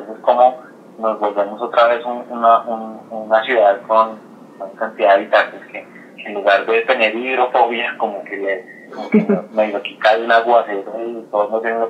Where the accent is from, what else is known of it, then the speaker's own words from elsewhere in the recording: Bogotá, Colombia; esa esencia que tenemos como bogotano